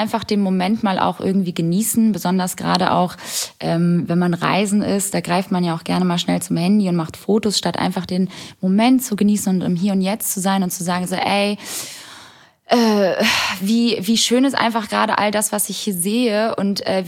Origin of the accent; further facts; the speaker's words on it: Hamburg, Germany; im grauen Deutschland, im grauen Hamburg tatsächlich, da wo ich herkomme